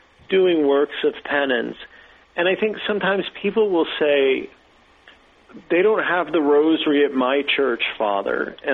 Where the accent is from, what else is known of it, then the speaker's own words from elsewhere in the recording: Albany, New York, United States; born there; Where I was born in Albany, New York, that was a place where a very famous preacher of the rosary was led by the Holy Spirit.